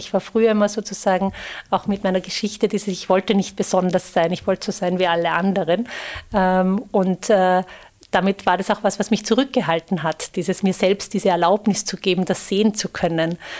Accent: Upper Austria, Austria; moved away as an adult; Ich komme ja aus der Nähe von Linz

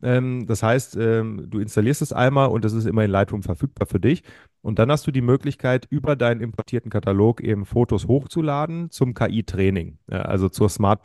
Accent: Göttingen, Lower Saxony, Germany; born there; now in Mainz, Germany; Ich war mal wieder da, ist auch meine Geburtsstadt, aber bin wohnhaft inzwischen in Mainz.

